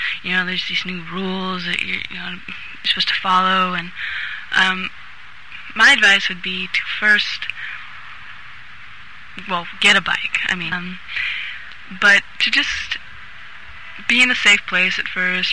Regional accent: Santa Cruz, California, United States; Well, I grew up in Santa Cruz, so after going away to college and various schools and traveling, I came back and was really amazed at how Santa Cruz had changed

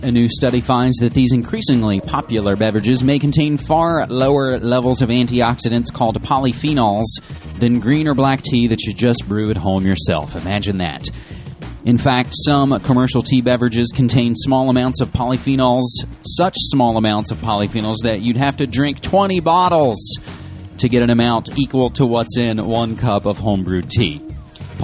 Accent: West Virginia, United States; moved away as an adult; now in Oregon, United States; Yes, my home state is West Virginia. I've been in Oregon for about 5 years.

